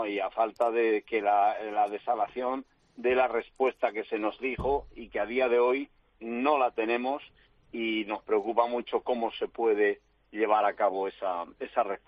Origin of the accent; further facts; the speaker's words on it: Caravaca de la Cruz, Region of Murcia, Spain; en mi tierra, en Caravaca